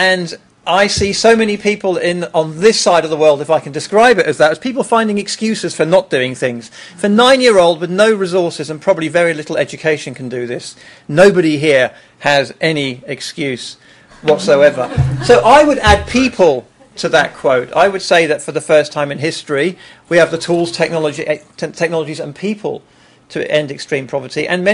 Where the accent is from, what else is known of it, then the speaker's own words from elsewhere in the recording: Jersey; But I come from Jersey in the Channel Islands, which is it's a financial kind of tax haven place. It's quite a lovely environment. It's small. Everything runs really well. It's quite a privileged place to live.